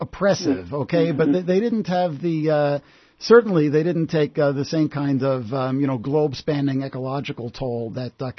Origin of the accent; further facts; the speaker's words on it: Jackson Heights, New York, United States; Elmhurst. I grew up near there. I grew up in Jackson Heights.